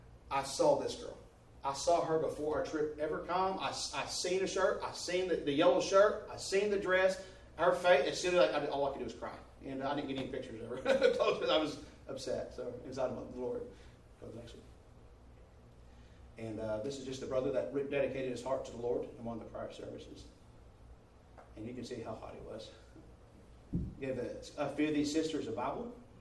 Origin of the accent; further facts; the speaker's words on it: United States; Because it wasn't just me. You know, maybe I'm just American.